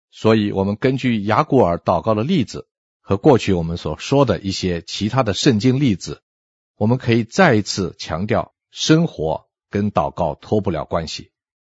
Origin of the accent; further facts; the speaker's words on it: China; 我们中国人有一句话说，言为心声